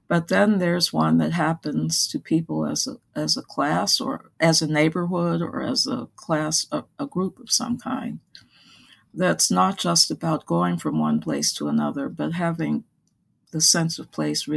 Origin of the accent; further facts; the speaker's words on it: Washington, District of Columbia, United States; But I grew up in Washington, D.C., which is the South as far as I'm concerned, or it used to be.